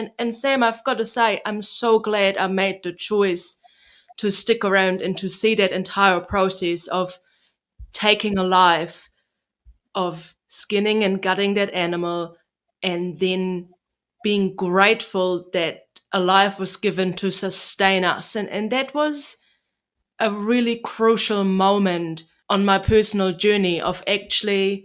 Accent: Germany; now in New Zealand; I grew up in Germany and we just go to the supermarket.

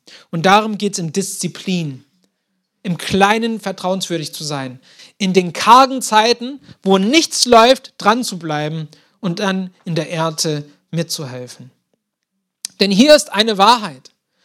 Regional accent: Ankara, Turkey; Ist eigentlich, wo meine Heimat ist, in Ankara. Das ist damals Galatien hier, also Zentraltürkei.

